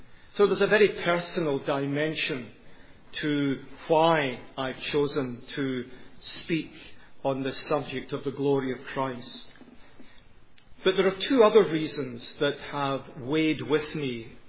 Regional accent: Glasgow, Scotland, United Kingdom; accent: Educated Glasgow; In case you're wondering, it is Scottish, but it's called Educated Glasgow. I was raised in the roughest part of Glasgow, but it's amazing what 10 years at university can do for an East End boy from Glasgow.

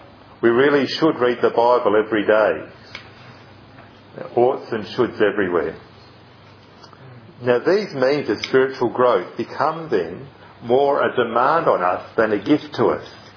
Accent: South Australia, Australia; it really comes out of our heritage as South Australian Christians, we've got a kind of a legalistic edge to our inherited pietistic culture.

